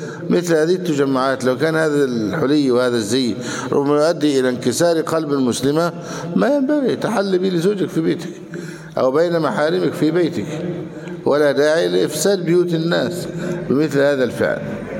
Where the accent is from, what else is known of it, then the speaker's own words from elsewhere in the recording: Egypt; لان هذا الذهب عباره عن ماذا في بلادنا مصر؟